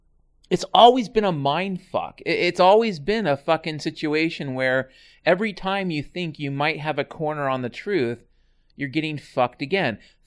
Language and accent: English; United States; if I had one word to describe how I felt, really, as an American since 9/11